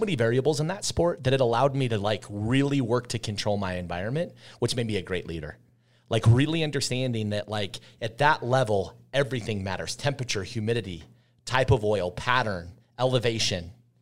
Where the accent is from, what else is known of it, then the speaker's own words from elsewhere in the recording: Sandy, Utah, United States; So I grew up in Sandy, went to high school in the Sandy Midvale area as well.